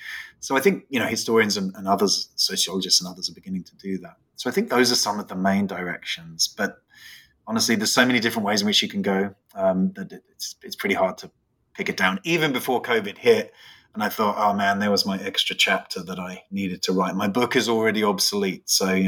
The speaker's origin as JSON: {"language": "English", "region": "England", "country": "United Kingdom", "said": "That's right. I'm good. I'm going to be. I'll have two different hats on when the two teams play."}